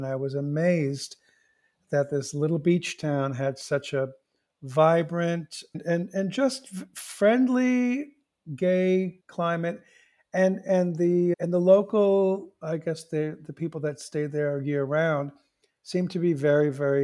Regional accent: New York City, New York, United States; now in Rehoboth, United States; Well, I was born in New York and spent most of my life in New York City, originally from Queens, later moved to Manhattan for a while, and then ended up in Brooklyn since 89.

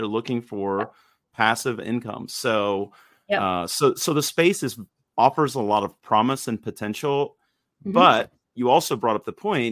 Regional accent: Georgia, United States; And I say y'all, cause I'm from Georgia. I'm not, I don't know if I'm allowed to, cause I wasn't born here

